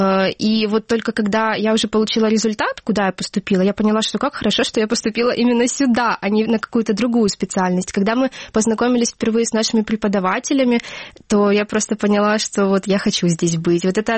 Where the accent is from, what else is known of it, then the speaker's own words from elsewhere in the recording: Luhansk Oblast, Ukraine; Опять же, я из Луганской области, это сейчас оккупированная территория